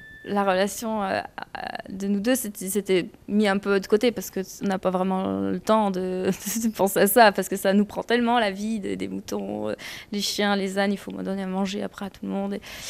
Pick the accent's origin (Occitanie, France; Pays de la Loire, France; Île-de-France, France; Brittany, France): Brittany, France; Quimper; moved away as an adult; Je venais de Quimper. Diététicienne, enfin, je venais de Quimper, mais je travaillais sur Brest. Et voilà, j'ai tout quitté à 22 ans et pour aller travailler dans cet alpage en Suisse.